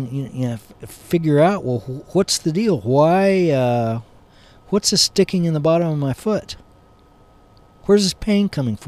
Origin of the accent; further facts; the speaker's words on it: Kansas, United States; we lived, born and raised in Kansas